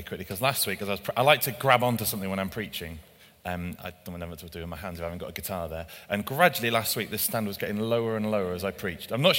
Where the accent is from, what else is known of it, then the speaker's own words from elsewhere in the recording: Yorkshire and the Humber, United Kingdom; also born or lived in Cardiff; Despite all appearances, I am a Welshman. I learned to talk on the mission field in Yorkshire, but I was born in Cardiff to a Valleys couple. I've got Wales in my blood, and I am fiercely patriotic.